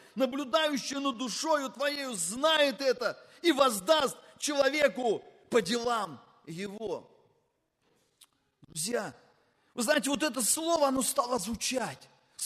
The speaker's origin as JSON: {"language": "Russian", "town": "Voronezh", "region": "Voronezh Oblast", "country": "Russia", "said": "я из Воронежа, Господь. Я в Воронеже живу."}